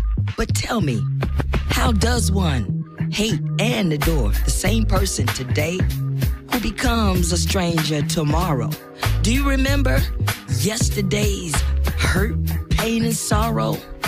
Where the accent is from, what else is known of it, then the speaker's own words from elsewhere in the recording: New Rochelle, New York, United States; moved away as an adult; now in California, United States; Formerly, we're from the East Coast.